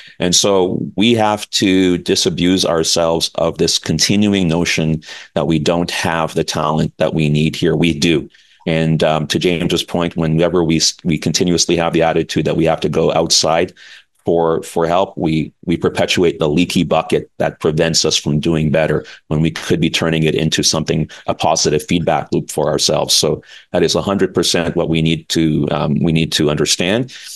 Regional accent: Dominica; born there; moved away; also born or lived in Canada; I was born in Dominica, but I spent most of my professional career in Canada, going through the corporate ladder there in Toronto.

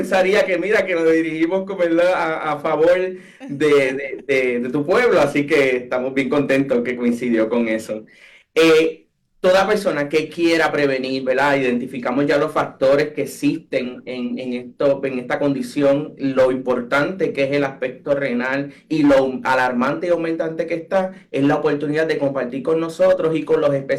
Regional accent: Villalba, Puerto Rico; somos sureños, así que somos del área sur, particularmente soy de Villalba

